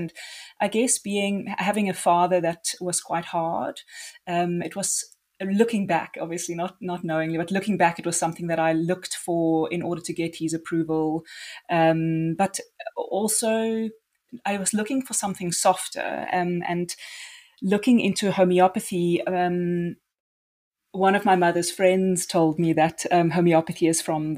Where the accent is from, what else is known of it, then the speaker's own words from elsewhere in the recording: Free State, South Africa; But I grew up in the Free State on a farm, and I really grew up quite close to the land.